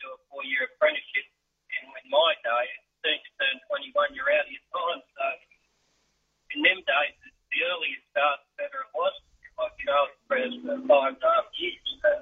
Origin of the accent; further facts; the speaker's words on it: Campsie, New South Wales, Australia; We grew up around Gampsie, then we went to move to Croydon Park. We used to have a nice house there.